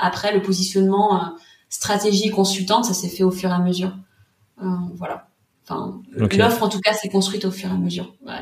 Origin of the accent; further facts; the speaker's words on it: Pays de la Loire, France; Et je voulais travailler à Nantes. Je venais de Vendée.